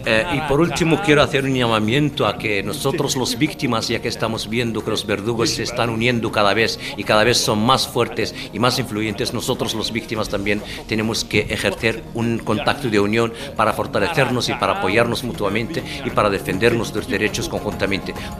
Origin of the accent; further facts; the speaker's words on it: Western Sahara; Nosotros como pueblo saharaui somos los primeros que entendemos